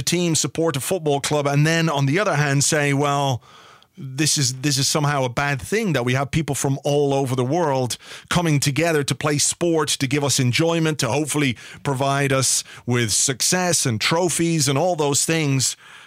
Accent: England, United Kingdom; born there; I was born in England, but I'm Irish.

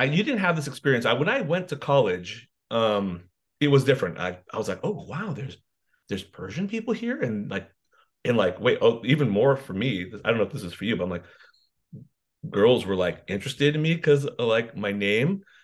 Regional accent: Morgan Hill, California, United States; Oh, growing up in Morgan Hill, I mean, there are good folks there

